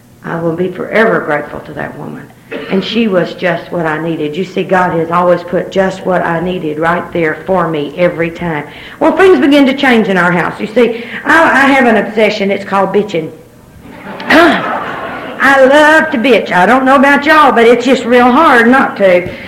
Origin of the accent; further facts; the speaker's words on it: Little Rock, Arkansas, United States; I was raised in Little Rock during the 50s, during the integration crisis